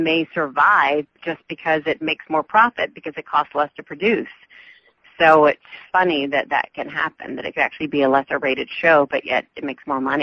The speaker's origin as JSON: {"language": "English", "region": "the South", "country": "United States", "accent": "Southern", "said": "Maybe I should insure my southern accent."}